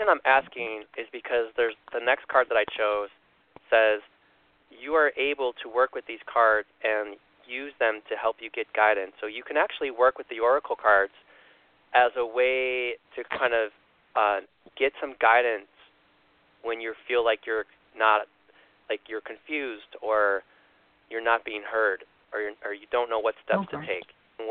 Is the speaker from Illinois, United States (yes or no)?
yes; Chicago, Illinois, United States; No, I grew up in Chicago, so I can say that. I can get away with it.